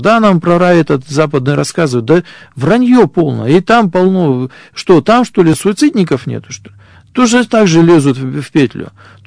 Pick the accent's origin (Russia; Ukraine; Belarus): Ukraine; born there; Да, я родился на Украине, у меня мать украинка, чистокровная, настоящая, вот отец русский настоящий, ну как, наполовину, да, по маме, отец русский, вот, родился там, жил там в Казахстане